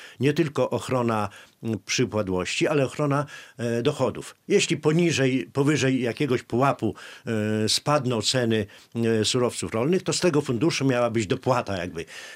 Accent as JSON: {"language": "Polish", "region": "Podlaskie Voivodeship", "country": "Poland", "said": "I wtedy także był problem u nas na Podlasiu jednego z zakładów mięsnych."}